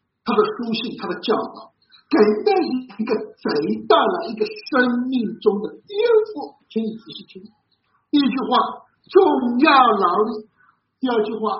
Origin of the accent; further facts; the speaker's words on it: Shenjiamen, Zhejiang, China; 我记得我自己的老家啊，是在中山群岛的沈家门。啊，我从小差不多在这一带长大。